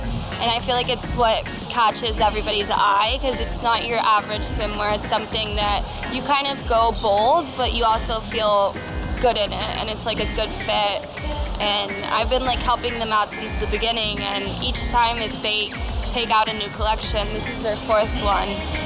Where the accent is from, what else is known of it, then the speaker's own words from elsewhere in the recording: Puerto Rico; So I'm from Puerto Rico.